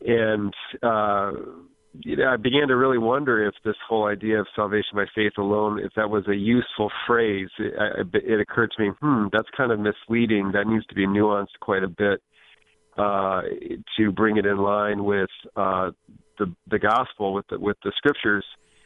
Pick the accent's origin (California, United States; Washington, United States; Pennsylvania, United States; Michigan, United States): Michigan, United States; Great to be a Michigander. Of course, I was from the west side of the state.